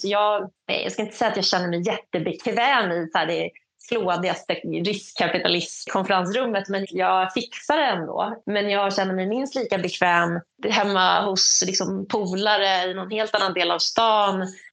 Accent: Danderyd, Stockholm County, Sweden; also born or lived in Täby; jag är uppvuxen utanför Stockholm i en förort som heter Danderyd. Och sen flyttade vi till Täby.

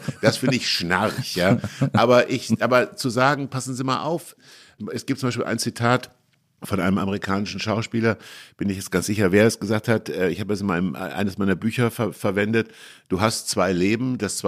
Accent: Kassel, Hesse, Germany; habe ich mir so ein kleines Buch, was es noch heute existiert, gekauft in Kassel, wo ich aufgewachsen bin.

